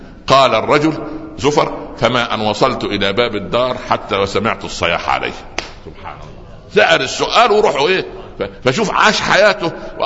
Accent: Upper Egypt, Egypt; يعني يقول عندنا في الصعيد مثلا

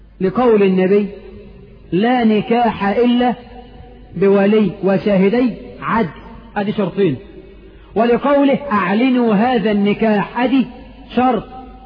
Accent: Egypt; آخر الإحصائيات بتقول عندنا في مصر 6 مليون امرأة متزوجة عرفة

